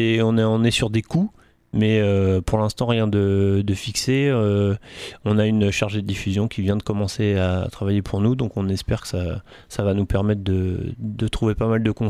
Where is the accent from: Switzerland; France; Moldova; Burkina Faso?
France; nous sommes français, donc on a notre French touch.